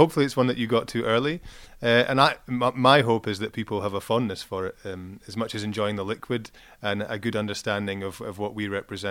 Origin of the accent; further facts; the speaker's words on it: Forres, Scotland, United Kingdom; From the north of Scotland, a little place called Forest. It's about maybe 20 miles from the Glenfiddich Distillery.